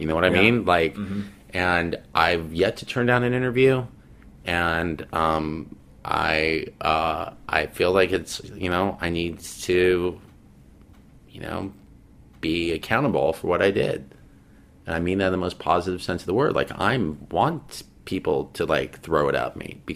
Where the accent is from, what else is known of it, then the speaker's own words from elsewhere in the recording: New York, United States; Because we're from New York originally